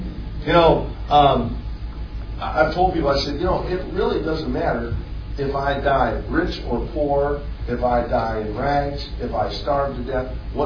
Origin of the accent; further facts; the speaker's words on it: Ohio, United States; Man, I grew up in Ohio. Now, there's only one team in football if you live in Ohio.